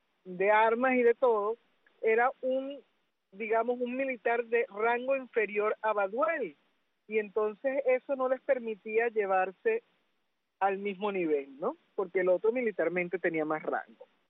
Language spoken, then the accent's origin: Spanish; Maracay, Aragua, Venezuela; la gente sabe que yo soy venezolana, pero precisamente yo soy de Maracay